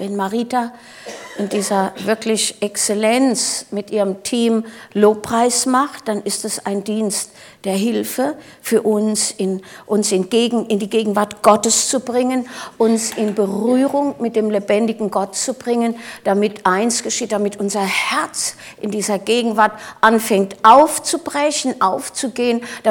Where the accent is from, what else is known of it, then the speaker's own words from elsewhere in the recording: Michelstadt, Hesse, Germany; Ich bin aus Michelstadt im Odenwald.